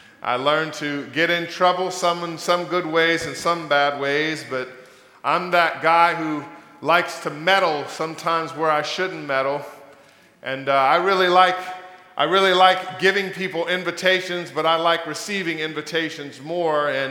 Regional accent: Los Angeles, California, United States; Some of you know that I'm from Los Angeles, California, and always been a Laker fan

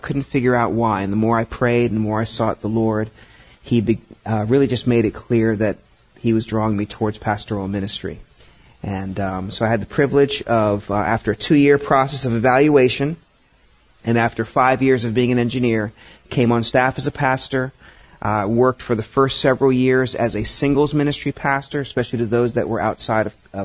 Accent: Florida, United States; for those of you who may not know me very well, I grew up in Florida.

